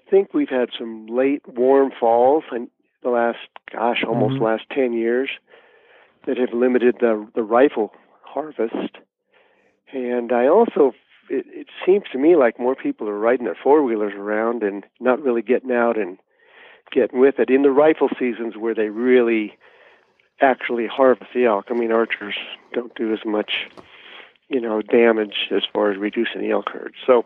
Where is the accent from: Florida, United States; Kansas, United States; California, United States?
California, United States; So I grew up hunting in Southern California and got lucky enough to go out to the islands and hunt pigs and goats like you did, and the California blacktails.